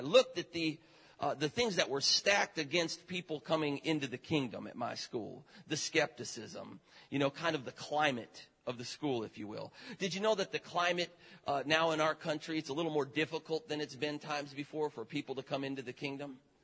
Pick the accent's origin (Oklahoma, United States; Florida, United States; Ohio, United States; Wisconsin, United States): Ohio, United States; Parma; also born or lived in Cleveland; Now, I grew up in Cleveland, or Parma, right outside of Cleveland, Ohio.